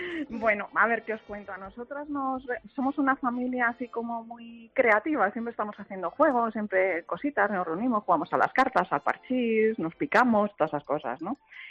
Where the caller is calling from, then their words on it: San Agustín de Guadalix, Community of Madrid, Spain; de San Agustín de Guadalix, vecina de algún que otro tertuliano